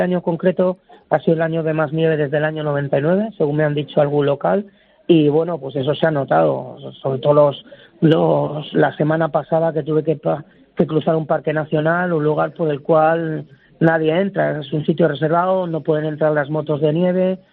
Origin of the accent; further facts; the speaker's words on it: Íscar, Castile and León, Spain; born there; realmente yo nací en Íscara, en un pueblo, pero bueno, que el haber nacido en un sitio frío